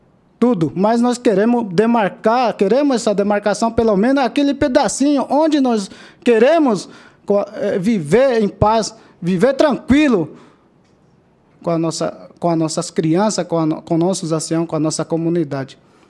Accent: Brazil; nós somos daqui do Brasil

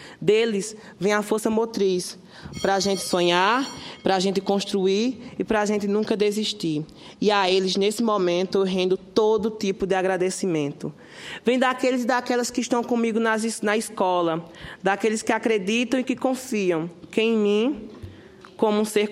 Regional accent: Brazil; de como brasileiro, de que como parte de um povo

